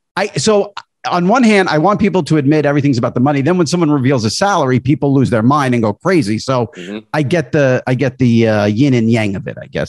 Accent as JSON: {"language": "English", "region": "New York", "country": "United States", "said": "I'm a New Yorker. I grew up listening to Mike the Mad Dog."}